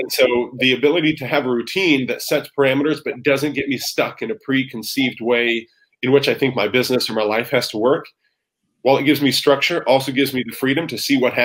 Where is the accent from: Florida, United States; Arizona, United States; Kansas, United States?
Kansas, United States; And so I grew up in Kansas. We had historical markers where wagon trains headed west still leave their mark in the Kansas prairie, right?